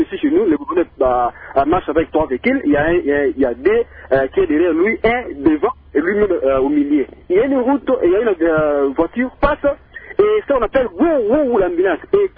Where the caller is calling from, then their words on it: Mbandaka, Équateur, DR Congo; ici chez nous, à l'Équateur, en Mbandaka, là où je suis, il y a des routes pas à très bon état.